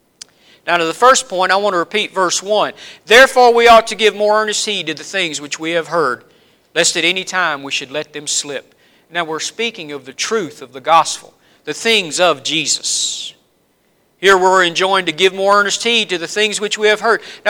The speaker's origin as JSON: {"language": "English", "region": "the South", "country": "United States", "accent": "Southern", "said": "notice my southern accent just kicked in right there"}